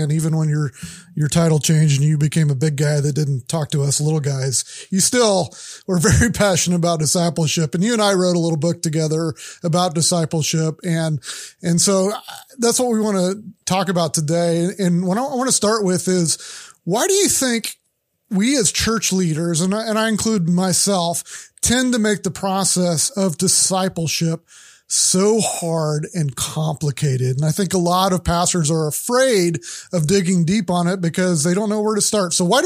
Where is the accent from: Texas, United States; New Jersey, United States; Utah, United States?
Texas, United States; now as a Texan, what I talked about is I've been on Maui for the last 6 months